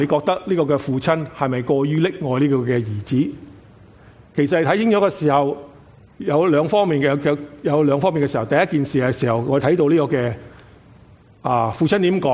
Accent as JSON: {"language": "Chinese", "country": "China", "said": "因为当时的时候，在或者在我们中国人或者中东人的时候，都有同一个的习惯"}